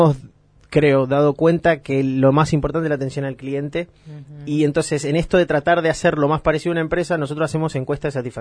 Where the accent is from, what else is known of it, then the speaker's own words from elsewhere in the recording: Fernández Oro, Río Negro, Argentina; also born or lived in La Plata; yo soy de Fernández Oro en realidad, nací en La Plata